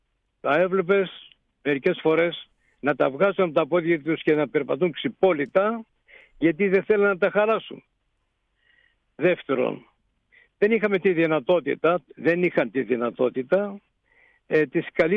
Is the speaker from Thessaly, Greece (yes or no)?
yes; Thessaly, Greece; το χωριό μου απέχει από τον ομό, από την Καρδίτσα εννοώ, περίπου 20 χιλιόμετρα. Έχει υψόμετρο 320 μέτρα. Είναι αλήθεια ότι βρίσκεται πάνω στην οροσειρά των αγράφων της Πίνδο